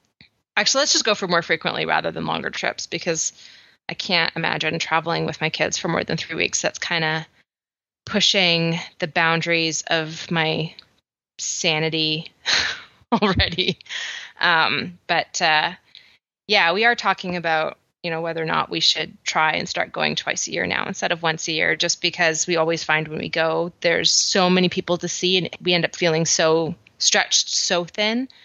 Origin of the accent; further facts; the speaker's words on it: Canada; accent: Canadian; I am finding that my Canadian accent is watering down, like, more and more and more.